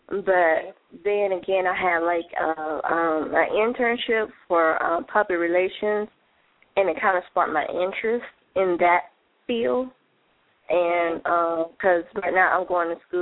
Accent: Georgia, United States; I'm from Georgia.

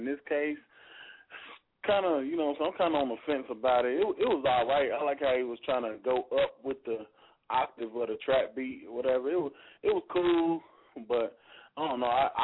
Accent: Indianapolis, Indiana, United States; I'm a producer, man. … I'm from Indianapolis, man.

